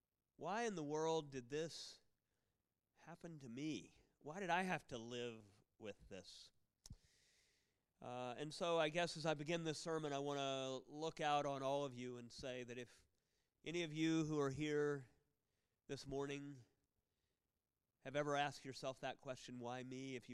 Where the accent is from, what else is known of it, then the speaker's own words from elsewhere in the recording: Tampa, Florida, United States; I was born in Tampa, Florida. That's where I grew up.